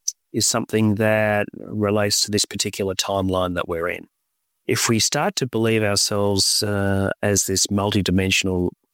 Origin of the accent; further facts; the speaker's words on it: Melbourne, Victoria, Australia; here in my hometown of Melbourne